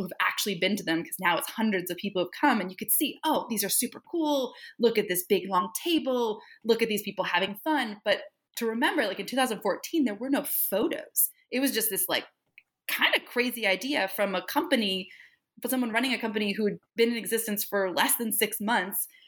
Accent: Detroit, Michigan, United States; also born or lived in Italy / Copenhagen / Hawaii; now in Vermont, United States; I'm a Midwesterner by training, I guess. So I was born in Detroit and grew up and went to school in Michigan.

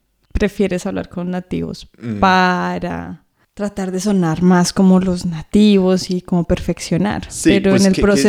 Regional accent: Colombia; yo nunca, pues soy colombiana, pues tomaba café, pero de vez en cuando

